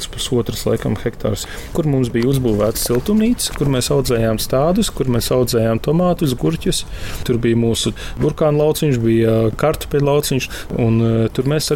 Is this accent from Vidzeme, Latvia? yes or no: yes; Jaunrauna, Vidzeme, Latvia; Esmu no Cēsīm, no Priekuļiem, Jaundraunas. Vecākiem bija saimniecība.